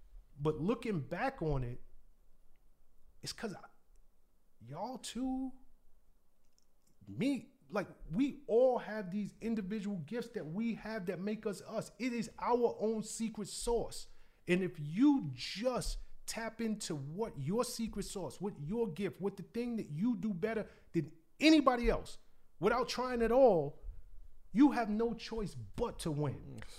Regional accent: New York City, New York, United States; And I'm from the South Bronx, and I would look, because I don't live in the South Bronx anymore, but my church is in the South Bronx still

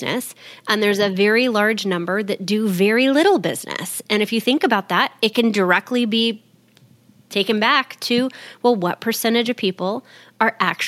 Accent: Texas, United States; I'm from Texas.

